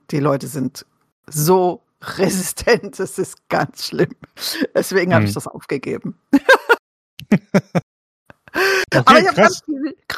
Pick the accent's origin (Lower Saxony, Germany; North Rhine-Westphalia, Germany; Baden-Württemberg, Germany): Baden-Württemberg, Germany; now in Ruhr, Germany; Ich bin Jahrgang 67. Ich komme aus Süddeutschland, aus vom schönen Kaiserstuhl her. Lebe jetzt aber im Ruhrgebiet